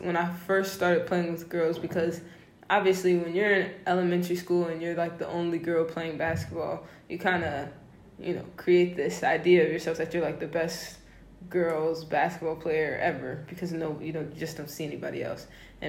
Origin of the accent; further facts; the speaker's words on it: Evanston, Illinois, United States; I'm from Evanston, Illinois, right outside of Chicago, and I'm 19.